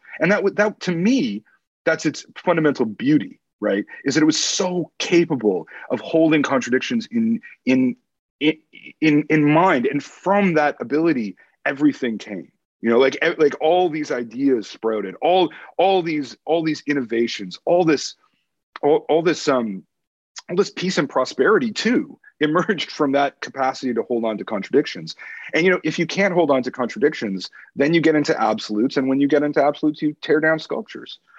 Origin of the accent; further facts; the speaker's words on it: Canada; I'm Canadian. You know, I got my own myths over here